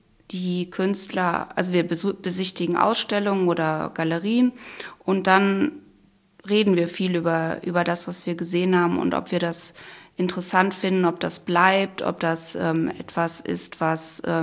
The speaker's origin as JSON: {"language": "German", "town": "Krefeld", "region": "North Rhine-Westphalia", "country": "Germany", "tie": "born or raised there", "said": "Wir sind ja in Krefeld aufgewachsen"}